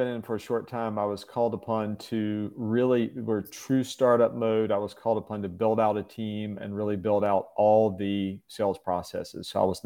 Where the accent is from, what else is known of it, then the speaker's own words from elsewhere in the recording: North Carolina, United States; I grew up in Eastern North Carolina, rural Eastern North Carolina, where my family has been for probably at least about 300 years.